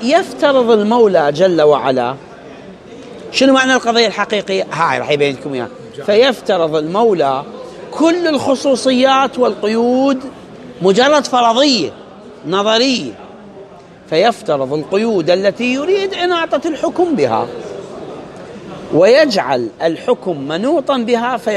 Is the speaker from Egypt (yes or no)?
no; Iraq; تتذكرون احنا عندنا في العراق كان الطريق مو آمن